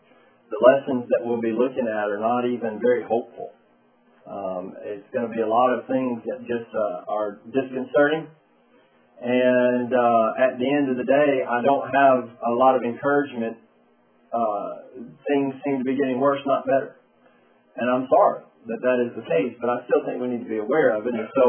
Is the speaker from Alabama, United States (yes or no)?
yes; Alabama, United States; First of all, I am from Alabama, and I know that sometimes us Southerners talk way too fast for you people up here in the North.